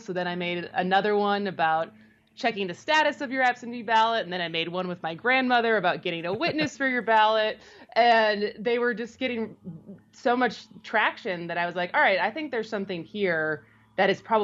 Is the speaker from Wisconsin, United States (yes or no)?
yes; Madison, Wisconsin, United States; So I'm from Madison. My parents are from Central Wisconsin, Wisconsin Rapids.